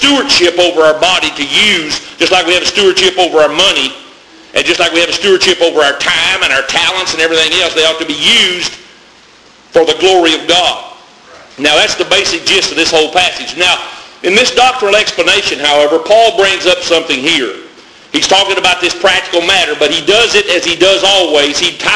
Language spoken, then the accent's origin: English; Parrish, Arkansas, United States; To me, when I was raised up in Southern Baptist Church in Parrish, Arkansas, being saved was being under conviction while the preaching was going on